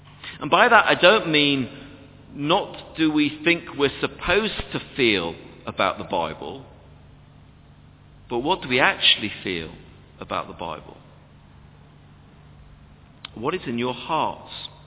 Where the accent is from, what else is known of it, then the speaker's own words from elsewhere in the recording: Yorkshire and the Humber, United Kingdom; I'm from Yorkshire. And for being from Yorkshire, look, I just frankly don't do that sort of thing